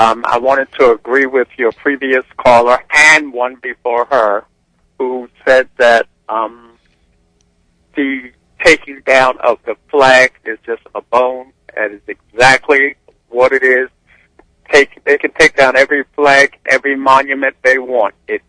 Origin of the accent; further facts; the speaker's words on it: Philadelphia, Pennsylvania, United States; now in Towson, United States; I'm calling from Towson, Maryland, but I'm an implant from Philadelphia.